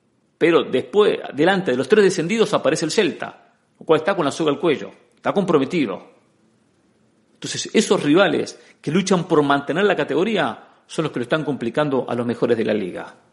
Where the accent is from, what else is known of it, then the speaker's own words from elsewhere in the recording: Argentina; No es que así somos los argentinos.